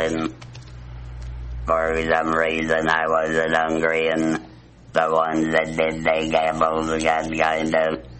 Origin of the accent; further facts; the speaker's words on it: Boston, Massachusetts, United States; Have you ever been in Boston? As was my hometown here